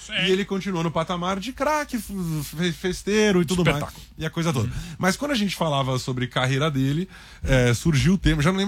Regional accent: Brazil; Eu, como brasileiro, sei bem o que você pode fazer pra gente respeitar mais.

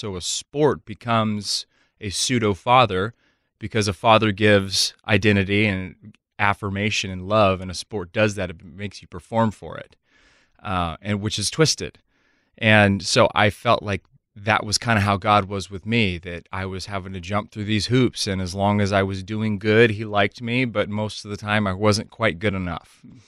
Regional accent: Texas, United States; I grew up going to church. I grew up in Texas

